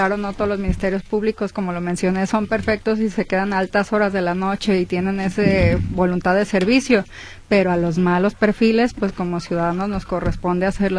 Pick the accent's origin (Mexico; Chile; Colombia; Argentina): Mexico; yo creo que es una creencia popular que como mexicanos tenemos arraigada